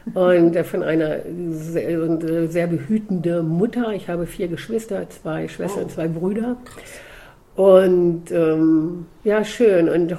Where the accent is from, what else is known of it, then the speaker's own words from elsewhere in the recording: Hildesheim, Lower Saxony, Germany; ins Tierheim in Hildesheim, wo ich herkomme